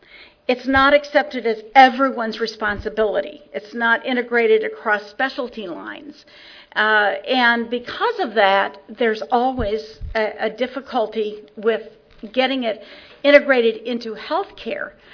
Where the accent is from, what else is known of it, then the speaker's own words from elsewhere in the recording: Idaho, United States; I grew up in Idaho, wagon trains coming across.